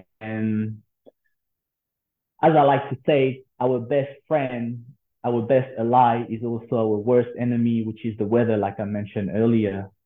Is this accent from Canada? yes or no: no; French Polynesia; So we are from Tahiti originally, so we are Tahitian. Over there, we start learning a little bit about bees, beekeeping.